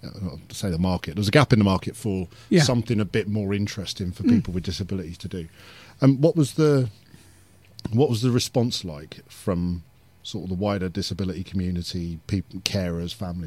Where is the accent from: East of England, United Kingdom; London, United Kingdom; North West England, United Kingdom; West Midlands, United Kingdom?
East of England, United Kingdom; Peterborough; we grew up in Peterborough, went to Helway School, and then went off to a college in Coventry for people with disabilities.